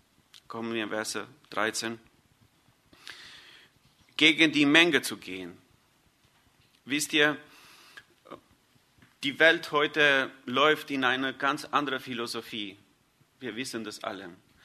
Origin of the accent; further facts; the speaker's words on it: Albania; German is a second language; Bei uns in Albanien ist ein Sprichwort, ich weiß nicht, vielleicht ist es auf Deutsch